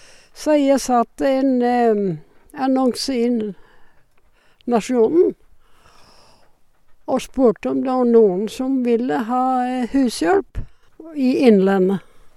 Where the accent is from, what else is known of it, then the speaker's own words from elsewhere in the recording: West coast, Denmark; now in Norway; Jeg kommer fra Danmarks vestkyst.